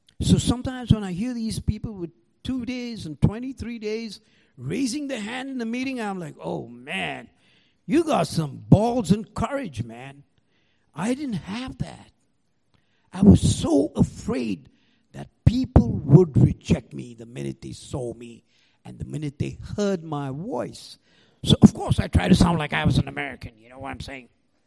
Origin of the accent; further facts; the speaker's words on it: Mumbai, Maharashtra, India; born there; And you heard my accent, right? I'm going to break it to you. I was born in Bombay in 1954. Now, if you don't know where Bombay is, it's on the west coast of India.